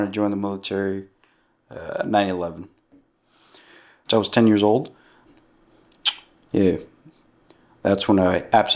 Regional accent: Weslaco, Texas, United States; born there; I was born in Weslaco, Texas, which is deep, deep south Texas, the very, very south. It's about a stone toss away from Mexico. It was boring. I didn't like it.

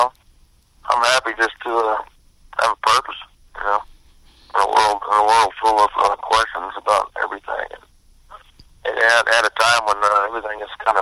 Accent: Texas, United States; also born or lived in Idaho / Kansas; Texas. Some other places too. I lived in Idaho and Kansas, but mainly in Texas. So, kind of messed my accent up pretty good, you know.

